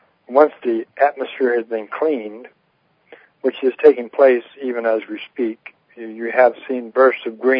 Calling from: Pahrump, Nevada, United States; calling from Pahrump, Nevada.

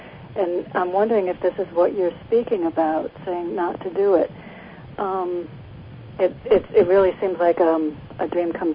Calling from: New Haven, Connecticut, United States; I'm in Connecticut.

